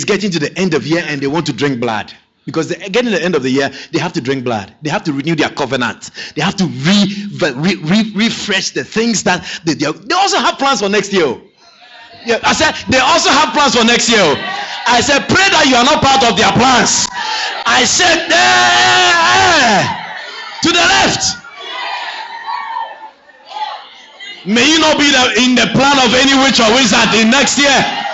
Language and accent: English; Ghana; I was born, I grew up in Africa, I grew up in Ghana